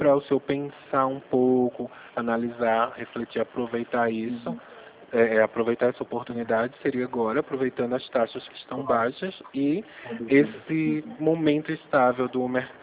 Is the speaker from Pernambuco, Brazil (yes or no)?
yes; Pernambuco, Brazil; Embora esteja falando de São Paulo, eu sou pernambucano e mantive o meu número de Pernambuco.